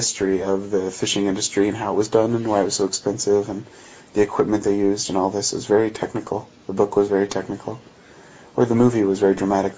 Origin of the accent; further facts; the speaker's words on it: Midwest, United States; And I had spent a lot of time in the Midwest. I grew up in the Midwest.